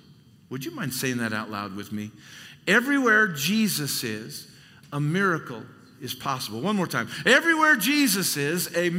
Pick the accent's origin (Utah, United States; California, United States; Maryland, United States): California, United States; it comes out very naturally, probably because I'm from Southern California.